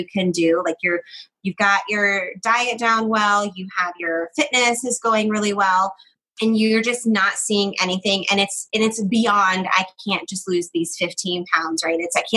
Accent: Georgia, United States; so I'm from Georgia.

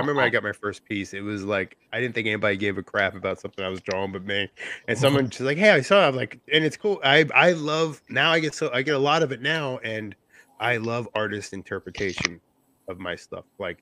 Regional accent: New Jersey, United States; Yeah, I mean you guys are in New York, I'm from Jersey, so we know how it is.

